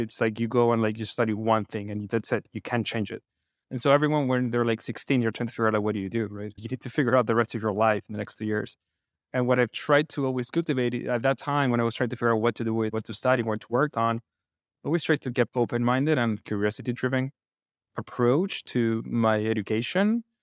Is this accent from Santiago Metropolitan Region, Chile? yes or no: yes; Santiago, Santiago Metropolitan Region, Chile; I grew up in Santiago, have three brothers.